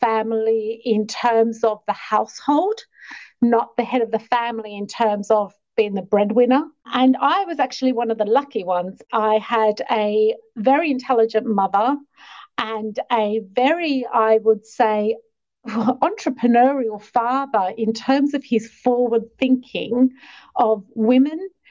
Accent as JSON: {"language": "English", "country": "Australia", "said": "Yeah, so I'm actually Australian from Italian heritage. So bit of a whirlwind there. My family migrated from Italy to Australia back in the 50s and 60s."}